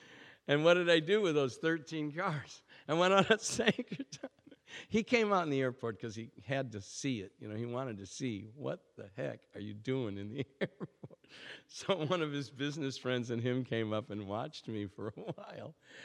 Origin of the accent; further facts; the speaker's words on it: Ireland; I don't really have a problem with that because I'm Irish and I'm a loudmouth idiot.